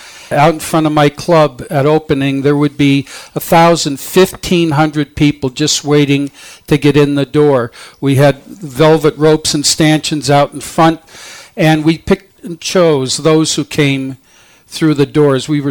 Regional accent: Pennsylvania, United States; moved away as an adult; now in New York, United States; I grew up in Pennsylvania for the first 18 years of my life, I've been in New York for about the last 40 years, so I have a New York attitude.

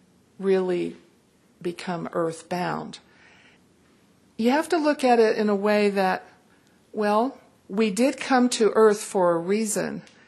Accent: Tennessee, United States; I grew up in Tennessee, wonderful mother and father, the Smoky Mountains, Eastern Tennessee.

